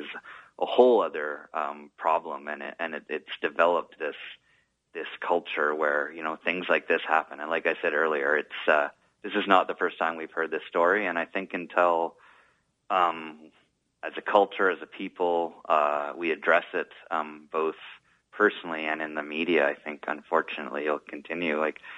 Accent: Ottawa, Ontario, Canada; also born or lived in Montreal; When people say, "Where are you from?" I said, "Well, you know, I lived in Montreal for 8 years. I skipped by the whole "I'm from Ottawa" part."

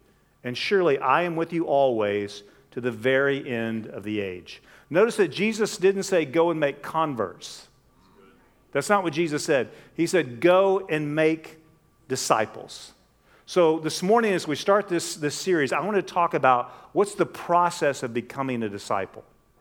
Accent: Texas, United States; When I was a little boy growing up in West Texas, I have two brothers, an older and a younger.

